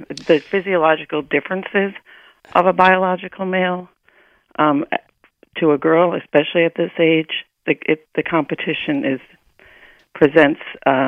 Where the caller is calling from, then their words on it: Connecticut, United States; I am calling from Connecticut. I have a daughter who's experiencing this firsthand.